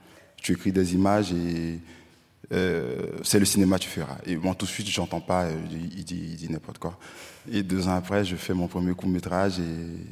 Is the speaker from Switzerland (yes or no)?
no; Côte d’Ivoire; now in Burkina Faso; je venais d'arriver au Burkina, c'était pas mon pays, j'ai quitté la Côte d'Ivoire pour étudier